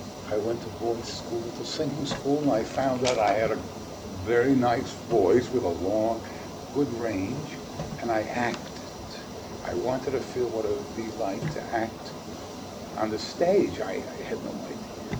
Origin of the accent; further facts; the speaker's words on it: Brooklyn, New York, United States; I came from Brooklyn and was a tough kid.